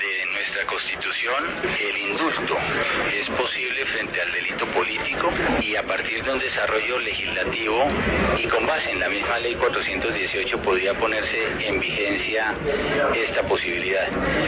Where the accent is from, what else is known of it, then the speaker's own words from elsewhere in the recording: Colombia; Como cualquier colombiano, lo celebro sobremanera.